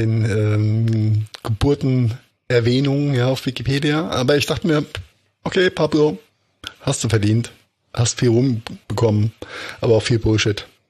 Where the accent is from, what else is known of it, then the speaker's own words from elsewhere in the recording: Germany; Ja, für uns als Deutsche ja sowieso immer ein schwerwiegendes Thema.